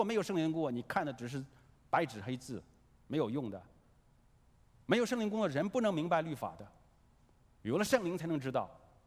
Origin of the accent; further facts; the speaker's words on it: China; 我们中国人喜欢不要那么直率